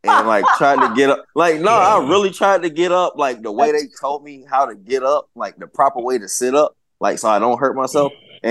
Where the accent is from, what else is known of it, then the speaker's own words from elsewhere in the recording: the South, United States; No. I'm from the South. I understand.